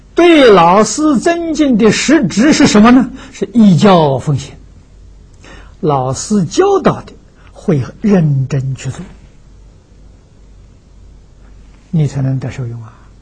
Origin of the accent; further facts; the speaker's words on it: China; 我们中国人讲气氛呢，那真好，真是享受啊